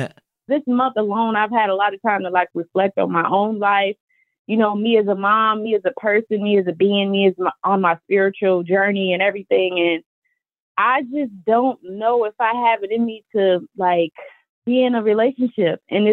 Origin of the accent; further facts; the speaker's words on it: Chicago, Illinois, United States; I'm a single mom. I'm from Chicago